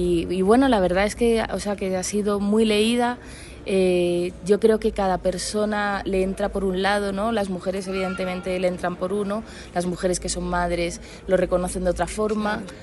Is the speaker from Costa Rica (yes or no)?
no; Madrid, Community of Madrid, Spain; Yo soy de Madrid, ¿no?